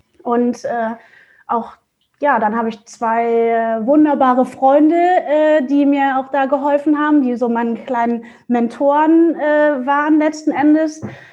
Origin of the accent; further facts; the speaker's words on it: Mönchengladbach, North Rhine-Westphalia, Germany; now in Hamburg, Germany; ich bin halt aus NRW, also aus Mönchengladbach, hier nach Hamburg gezogen und kannte halt hier auch keinen Schwein sozusagen.